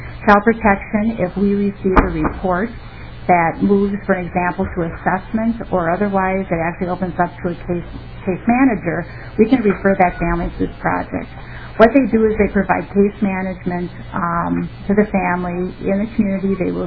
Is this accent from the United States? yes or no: yes; Minnesota, United States; Again, I'm from Anoka County.